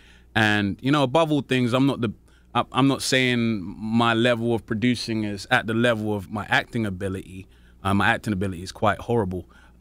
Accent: London, United Kingdom; I'm from Peckham in London, which is the South Central equivalent, in my opinion.

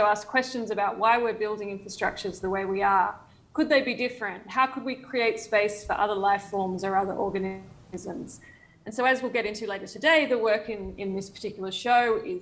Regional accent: Sydney, New South Wales, Australia; now in Brooklyn, United States; I'm Australian. So despite calling in from Brooklyn, you know, I was born and raised in Sydney.

